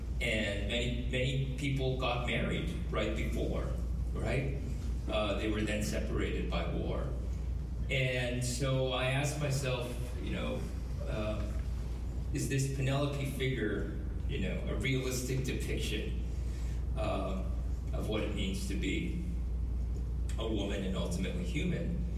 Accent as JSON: {"language": "English", "country": "Canada", "said": "as an English-Canadian"}